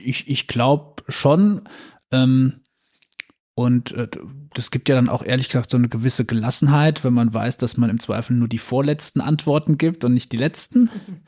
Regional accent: Rhineland-Palatinate, Germany; Ich bin 35 Jahre alt, komme aus der wunderschönen Pfalz, und bin Bundestagsabgeordneter.

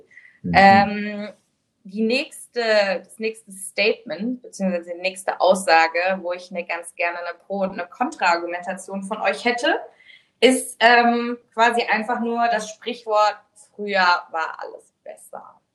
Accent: Frankfurt, Hesse, Germany; now in Berlin, Germany; ich wohne jetzt in Berlin, aber Frankfurt ist trotzdem irgendwie meine Heimat.

